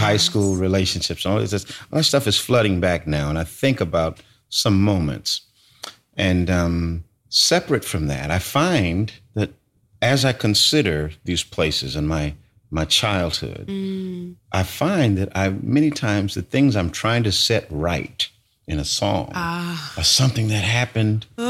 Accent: California, United States; also born or lived in Brooklyn; I moved away from California. Lived in Brooklyn for 13 years and just recently moved back to California.

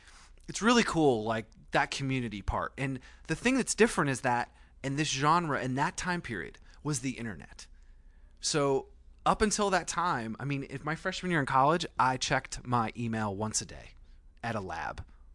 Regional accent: Vermont, United States; I grew up in Vermont.

